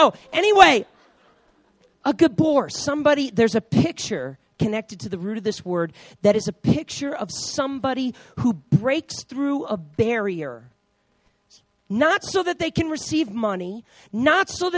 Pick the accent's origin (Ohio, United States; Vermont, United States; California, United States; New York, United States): New York, United States; I grew up in New York, all right? It's all the people from Crooklyn.